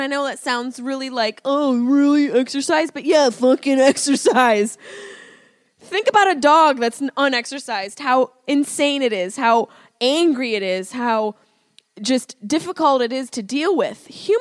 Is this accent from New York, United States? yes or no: yes; Syracuse, New York, United States; accent: Syracuse; Oh, my Syracuse accent just came out.